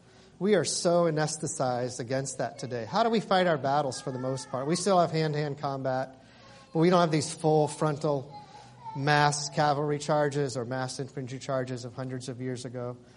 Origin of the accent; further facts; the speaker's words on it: Atlanta, Georgia, United States; When I was growing up in Atlanta in the 60s